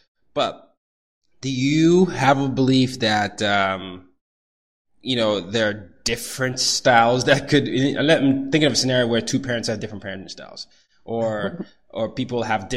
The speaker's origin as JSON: {"language": "English", "country": "Nigeria", "tie": "born or raised there", "said": "And I grew up in Nigeria where it was a rite of passage to show how many times belt marks were all over your face."}